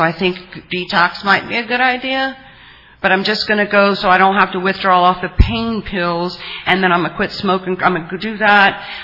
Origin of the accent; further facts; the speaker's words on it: Louisiana, United States; Cruises, and you know, I'm from South Louisiana. There's a lot of festivals, and it was fun.